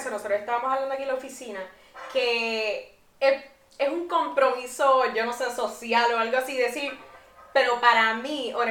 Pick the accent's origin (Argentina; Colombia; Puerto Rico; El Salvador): Puerto Rico; Cupey; Y tú sabes que yo soy de Cupay también.